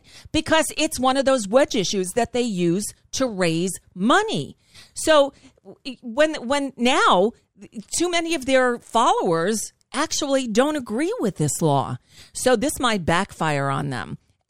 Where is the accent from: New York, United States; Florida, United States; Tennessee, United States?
New York, United States; My father, you know, I grew up, I was born in New York.